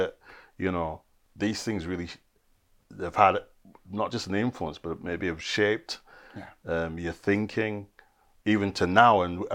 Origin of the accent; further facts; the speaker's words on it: Huddersfield, Yorkshire and the Humber, United Kingdom; I must give a big shout out to Huddersfield, my hometown.